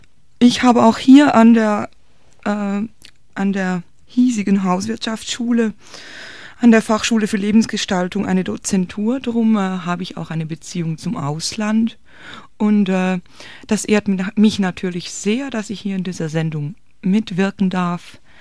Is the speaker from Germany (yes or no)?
yes; Eberswalde, Brandenburg, Germany; born there; Ich bin geboren in Eberswalde und in Eberswalde bin ich jetzt auch die Prinzipalin der Fachhochschule für Lebensgestaltung und Frauenkunde.